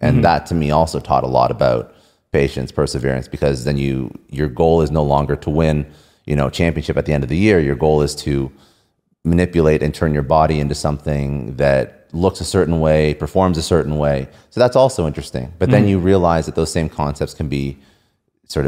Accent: Canada; I'm Canadian. So when you play hockey in the winter, then your summer sport is either baseball or soccer.

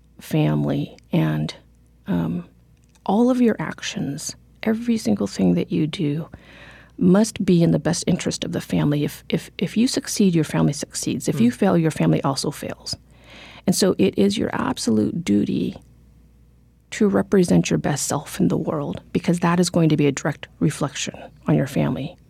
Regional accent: United States; I am myself a Cambodian daughter. And then yet again, I go back to this. I grew up in America, and so very much I am American.

